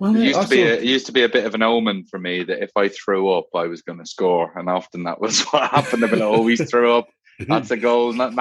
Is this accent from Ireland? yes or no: yes; Ireland; now in United Kingdom; I love being the Irish man in England. So whether I'd ever move back, I don't know.